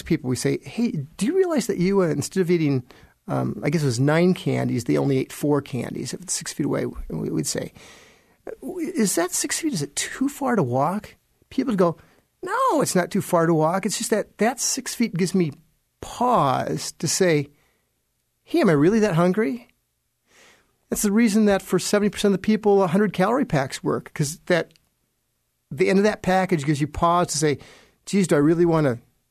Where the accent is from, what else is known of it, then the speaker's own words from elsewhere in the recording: Sioux City, Iowa, United States; I grew up in Sioux City, Iowa. And back then, everything revolved around food.